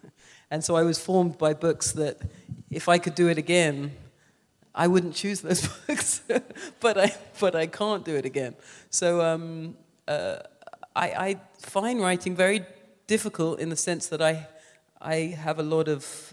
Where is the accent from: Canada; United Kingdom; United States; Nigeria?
United Kingdom; England; But I grew up in England